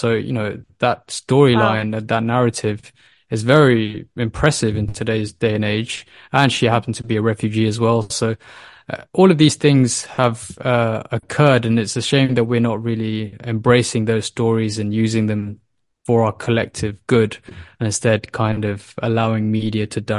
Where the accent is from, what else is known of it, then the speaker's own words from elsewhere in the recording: United Kingdom; Yeah, I mean, myself, my co-founders, we all were born and raised in the UK